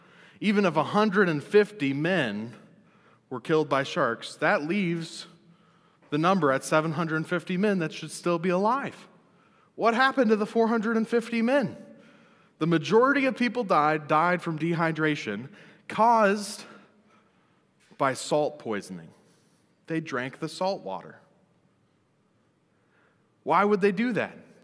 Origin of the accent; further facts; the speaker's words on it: Montana, United States; accent: Minnesotan; I grew up in Montana. And now when I go back to Montana, they make fun of me because I have a little bit of a Minnesotan accent.